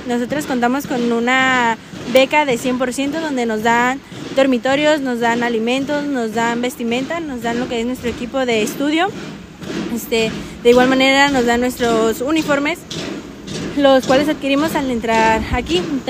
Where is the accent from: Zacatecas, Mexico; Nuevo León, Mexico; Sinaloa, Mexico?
Sinaloa, Mexico; Los Mochis; Soy de Los Mochis, Sinaloa.